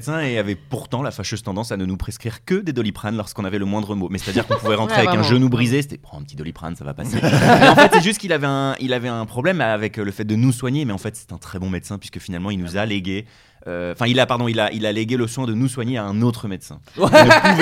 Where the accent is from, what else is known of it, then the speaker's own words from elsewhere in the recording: Plougonvelin, Brittany, France; À Plougonvelin, une petite bourgade à côté de Brest, dans le Finistère.